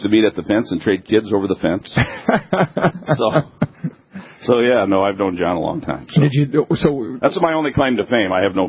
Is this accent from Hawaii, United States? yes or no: no; Minot, North Dakota, United States; I grew up in Minot, yeah.